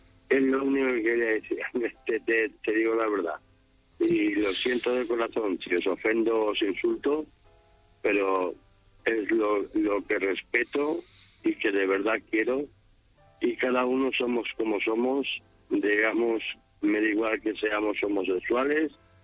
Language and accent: Spanish; Castellón, Valencian Community, Spain; Yo soy de Castellón.